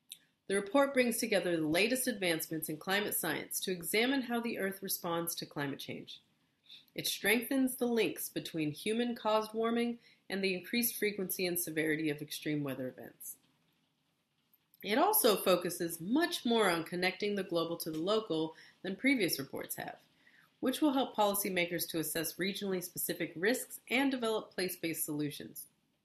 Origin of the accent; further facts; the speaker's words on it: United States; Sorry, I'm American.